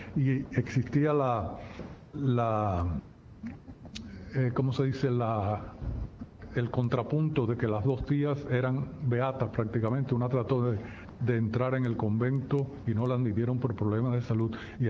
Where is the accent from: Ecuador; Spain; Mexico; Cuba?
Cuba; Remedios, Villa Clara; also born or lived in Caibarién; Nací en Caibarién, pero a los pocos días me llevaron para Remedios, donde viví hasta los 8 años, y en ese ambiente remediano es el que se refleja en mis escritos.